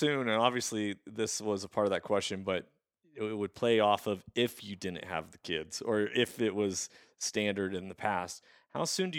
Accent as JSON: {"language": "English", "region": "Washington", "country": "United States", "tie": "born or raised there", "said": "I'm only hunting Washington because I want to learn how to hunt in my home state before I like really branch out."}